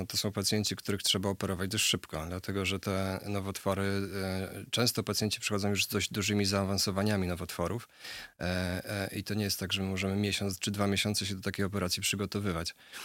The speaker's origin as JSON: {"language": "Polish", "town": "Koszalin", "region": "West Pomeranian Voivodeship", "country": "Poland", "tie": "born or raised there", "said": "Ja urodziłem się i wychowałem w Koszalinie, natomiast mam ogromną rodzinę w Białymstoku i na Podlasiu. Mój dziadek urodził się na Podlasiu, moi dziadkowie tu cały czas mieszkają."}